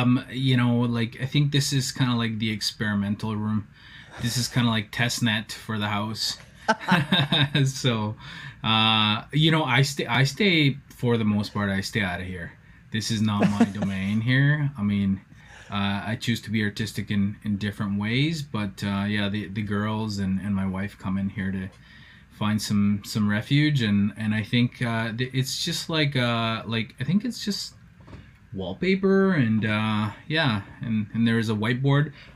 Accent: El Salvador; now in Canada; I'm also from El Salvador, and I go down to El Salvador periodically to visit family and friends and just chill out and take refuge from the Saskatchewan winters.

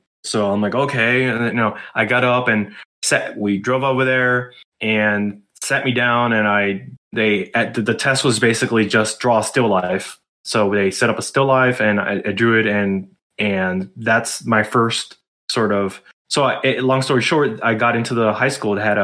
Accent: Miami Beach, Florida, United States; also born or lived in New York; Well, I was born in New York, but I moved out when I was about four, and I lived most of my middle school, high school days in Miami, Florida. Actually, Miami Beach, Florida, to be specific.

